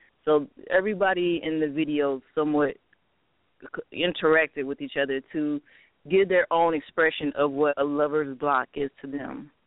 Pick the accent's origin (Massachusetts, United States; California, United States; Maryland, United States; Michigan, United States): Michigan, United States; Detroit; my native background, Native American background, or just growing up in Detroit